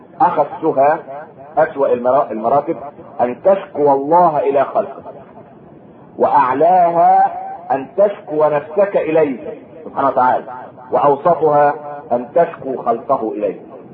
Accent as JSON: {"language": "Arabic", "country": "Egypt", "said": "يبقى كم جاهل عندنا في مصر؟ كلنا بنشتكي."}